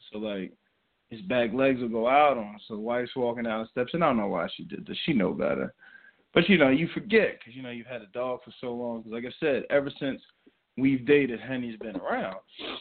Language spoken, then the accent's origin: English; Camden, New Jersey, United States; moved away as an adult; But I never had allergies growing up in Jersey. You know, born, raised. I say halfway raised Camden, New Jersey, halfway raised Pennsylvania, New Jersey, but it's the next town over.